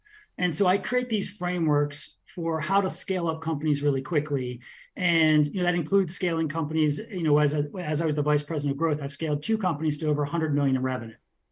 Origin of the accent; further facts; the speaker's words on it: Washington, District of Columbia, United States; now in San Diego, United States; San Diego. I grew up in Washington, D.C., just moved to San Diego a couple of years ago and moved for the weather.